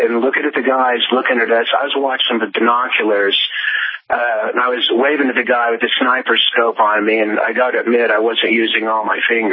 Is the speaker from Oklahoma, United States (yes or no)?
yes; Oklahoma, United States; I'm 59 years old, and that was the most amazing day of my life. I'm originally from Oklahoma